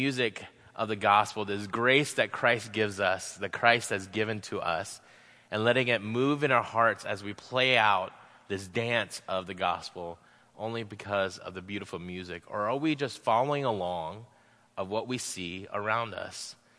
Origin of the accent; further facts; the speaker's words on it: Florida, United States; Growing up in Florida, anything under 60 is winter to me.